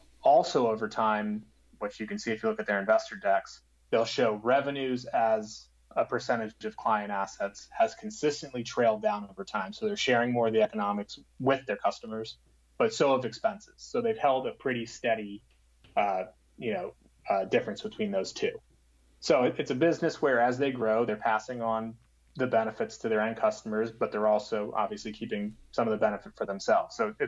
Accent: Florida, United States; So going all the way back, I grew up in South Florida, and when it was time to go to college, I went to the University of Florida

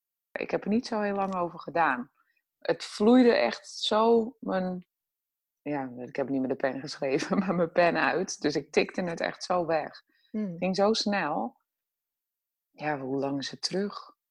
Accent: North Holland, Netherlands; Ja. En ik kom uit West-Friesland. Wat ligt in Noord-Holland. Mensen denken dan vaak aan Friesland. Maar het ligt in Noord-Holland.

